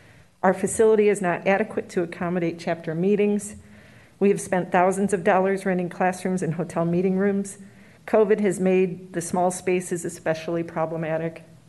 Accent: St. Louis, Missouri, United States; I'm from St. Louis, Missouri.

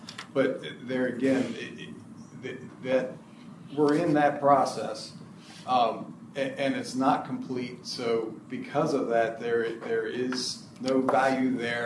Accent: Maryland, United States; now in Virginia, United States; I'm from Maryland, so I'm new to the Virginia world

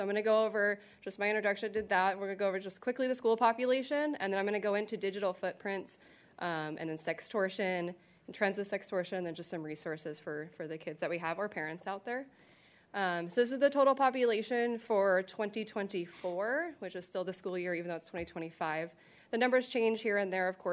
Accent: California, United States; I grew up in South County, so I still run into a lot of people that I know. I went to Trubico's High School. I went to RSM Intermediate, so...

